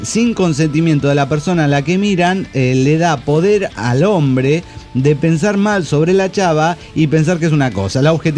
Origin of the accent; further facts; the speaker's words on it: Salta, Argentina; Somos de Argentina, de la provincia de Salta, La Linda, para ser más precisos.